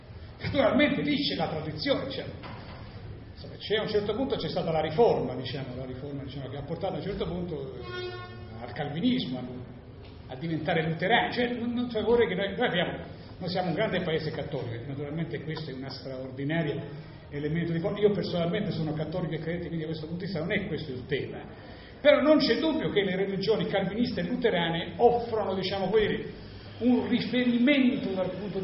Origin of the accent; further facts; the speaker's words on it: Calabria, Italy; se posso anche permettermi da calabrese